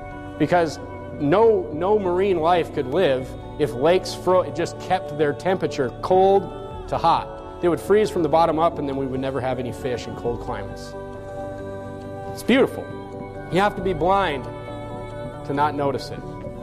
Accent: North Dakota, United States; I'm from North Dakota. We go ice fishing. We drive on lakes and we drill a hole through the ice and we drop a line and we fish.

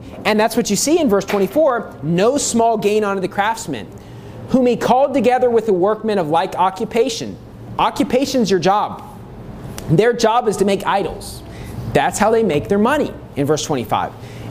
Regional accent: United States; now in Philippines; Because when you read the Bible, it almost seems bizarre growing up in America as they're talking about all these idols and these fish gods and everything

